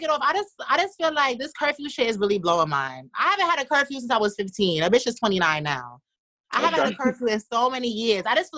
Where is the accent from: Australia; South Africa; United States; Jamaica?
Jamaica; Listen, I'm Jamaican, all right?